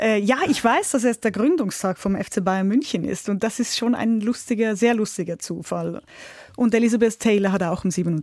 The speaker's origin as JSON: {"language": "German", "town": "Küsnacht", "region": "Zurich", "country": "Switzerland", "tie": "born or raised there", "lives_now": "Munich, Germany", "said": "ich bin aufgewachsen in Küsnacht, ich habe 2 ältere Brüder"}